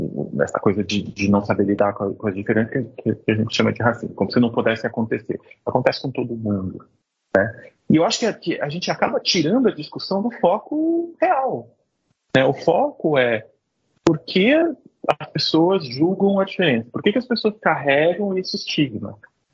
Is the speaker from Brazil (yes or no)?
yes; South Region, Brazil; pelo menos de onde eu venho, do sul do Brasil